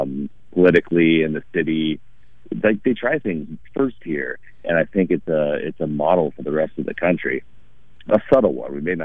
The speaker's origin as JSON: {"language": "English", "region": "Alaska", "country": "United States", "tie": "born or raised there", "said": "we're from Alaska, and that's where we grew up. We grew up in a small town in Alaska, and we've got the opportunity to kind of travel the world."}